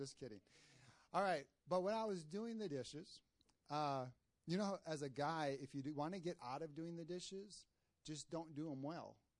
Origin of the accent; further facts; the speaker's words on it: Minnesota, United States; now in Texas, United States; You know, I grew up in Minnesota, land of the frozen chosen.